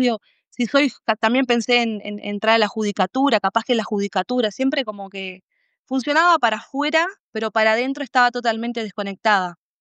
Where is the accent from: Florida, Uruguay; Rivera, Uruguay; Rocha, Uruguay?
Rivera, Uruguay; soy oriunda de Rivera, para los que no saben